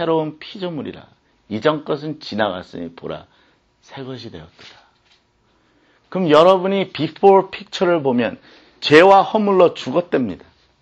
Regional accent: South Korea; 제가 세상식으로 말하면 한국에서 태어났습니다. 고향이 한국이에요.

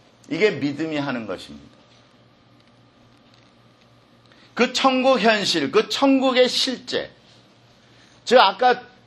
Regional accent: South Korea; now in United States; 그냥 내가 숨쉬고 살면 한국인인 것이 증거되고 한국이 있다는 것이 증거됩니다.

